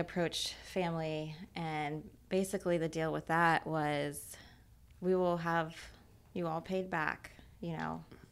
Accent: Ohio, United States; So David is from the Wilmington area. I'm from Ohio.

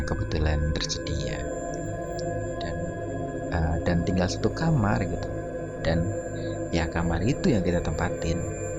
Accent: Surabaya, East Java, Indonesia; iya pak, saya asli Surabaya pak, kesini emang ada urusan kerjaan aja

